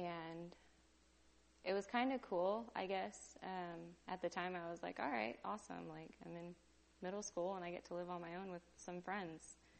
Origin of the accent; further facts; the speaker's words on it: Seaside, Oregon, United States; I was raised in Seaside, 23 years now.